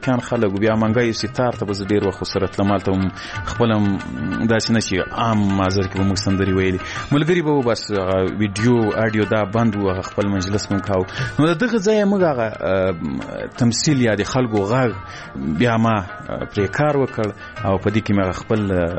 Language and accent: Pashto; Ghazni, Afghanistan; ځکه زه له غزنی څخه یو دوه درې کسان وو